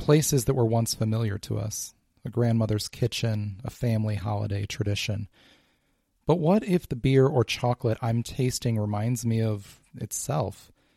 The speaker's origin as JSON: {"language": "English", "region": "Midwest", "country": "United States", "tie": "born or raised there", "said": "smells from my rural childhood growing up in the Midwest."}